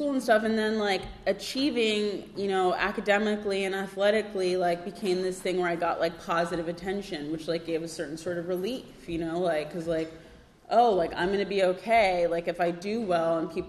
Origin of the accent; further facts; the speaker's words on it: Florida, United States; I'm first generation Jamaican American, and I grew up in South Florida